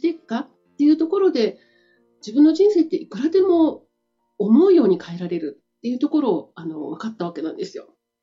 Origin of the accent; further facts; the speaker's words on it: Kanagawa, Japan; moved away as an adult; also born or lived in Tokyo; now in South Korea; 私は東京生まれの神奈川育ちでして、大工の娘の次女として生まれました。で、神奈川で育っていたんですけれども、基本あることから韓国の男性と出会いまして